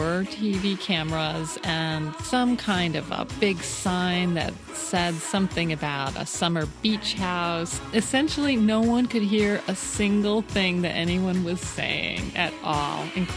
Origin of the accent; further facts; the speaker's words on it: Miami, Florida, United States; Hi, this is … I'm from Miami, Florida. We didn't have a lot of money, and we knew we wanted to get married in Key West.